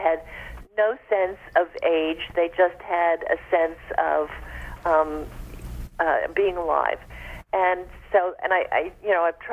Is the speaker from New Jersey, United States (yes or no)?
yes; South River, New Jersey, United States; And I come from South River, New Jersey, which is, or at least when I was a kid, it was pretty much an immigrant town, Eastern European, a lot of Russians and Slavs and Polish people.